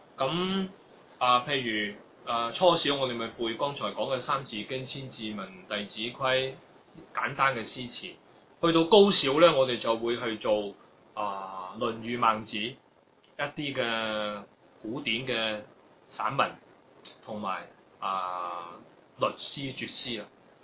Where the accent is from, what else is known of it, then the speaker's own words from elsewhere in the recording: Hong Kong; 我哋作為香港人，我哋咧會比較對我哋自己本土咧比較認識同埋有歸屬感啊。